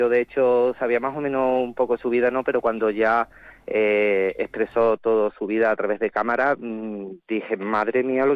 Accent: Spain; yo vivo desde siempre aquí, soy de Castilla de la Frontera, soy nativo de aquí, mis padres nacieron aquí y tal, y la verdad es que para ser un pueblo tan pequeño y siendo rural

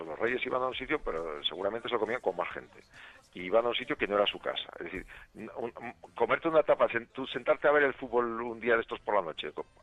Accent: Burgos, Castile and León, Spain; O la morcilla en mi tierra, en Burgos.

